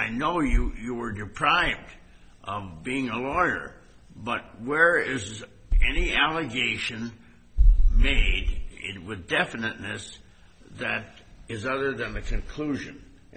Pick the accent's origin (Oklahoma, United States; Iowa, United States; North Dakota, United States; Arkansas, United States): North Dakota, United States; I come from North Dakota, and a justice of the North Dakota Supreme Court some years ago came to California, couldn't pass the bar.